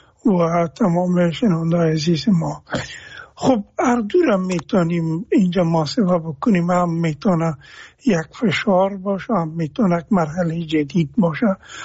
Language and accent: Persian; Afghanistan